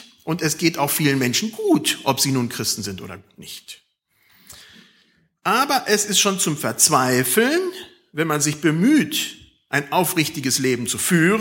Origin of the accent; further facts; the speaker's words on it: Germany; wir bezahlen gutes Geld als Deutsche, dass das ganz weit weg von uns bleibt und nicht in unsere Nähe rückt